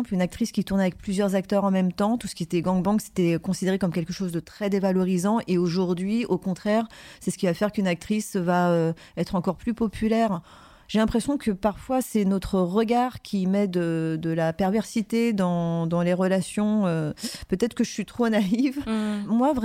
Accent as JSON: {"language": "French", "town": "Paris", "region": "Île-de-France", "country": "France", "said": "Mais comme je venais de Paris et comme j'étais une femme indépendante"}